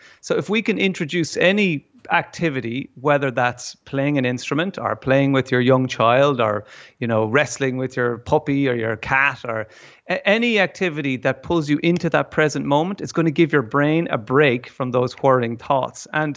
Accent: Ireland; as Irish people, we can't wear them, you know, if we... If we dress like these spiritual Californian types

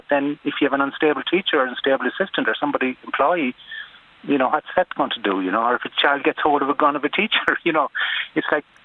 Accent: Dunmore, Connacht, Ireland; moved away as an adult; now in San Antonio, United States; I'm from Damore County, Galway. I worked in Tuam for 6 years in the presentation as a high school music teacher. Then I moved over to San Antonio in 1987

